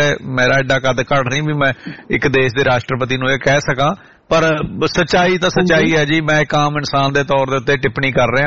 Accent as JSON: {"language": "Punjabi", "region": "Haryana", "country": "India", "tie": "born or raised there", "said": "ਮੰਡੀ ਦੇ ਵਿੱਚ ਜੰਮਿਆ ਪਲਿਆ, ਛੋਟੀ ਜੀ ਹਰਿਆਣੇ ਦੀ ਮੰਡੀ ਆ, ਜਿਹ ਚ ਹਿੰਦੂ ਭਾਈਚਾਰੇ ਦੀ ਬਹੁਤ ਆਤ ਸੀ, ਭਾਵੇਂ ਉਹ ਪੰਜਾਬੀ ਬੋਲਦੇ ਸੀ"}